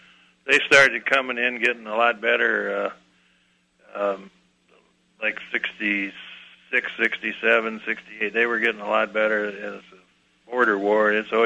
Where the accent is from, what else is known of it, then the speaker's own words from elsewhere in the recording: Wisconsin, United States; I always loved Wisconsin. It was we were on a farm most of the time, and then my dad got into the real estate business.